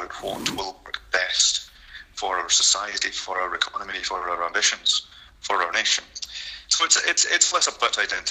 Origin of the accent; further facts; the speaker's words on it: Glasgow, Scotland, United Kingdom; I'm Glaswegian, I'm Scottish, I'm British, I'm European.